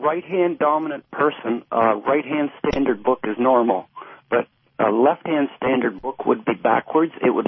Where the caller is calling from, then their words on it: Sarnia, Ontario, Canada; I'm calling from Sarnia, Ontario, Canada.